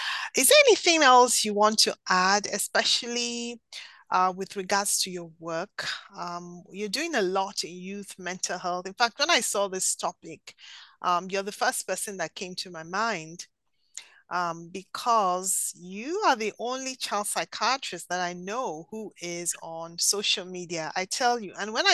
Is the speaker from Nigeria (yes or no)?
yes; Nigeria; I remember growing up in Nigeria in the 70s, and TV did not come on till 4 p.m.